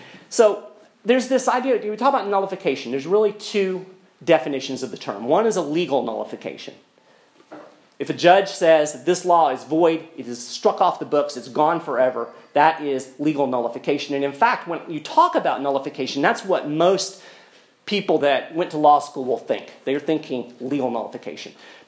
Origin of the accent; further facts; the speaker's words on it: Kentucky, United States; including in my home state of Kentucky